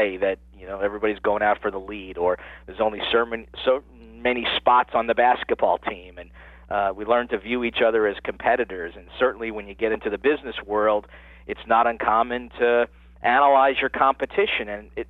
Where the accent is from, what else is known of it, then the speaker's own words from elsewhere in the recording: New York, United States; as a kid, that meant, you know, growing up in New York with all the different changing seasons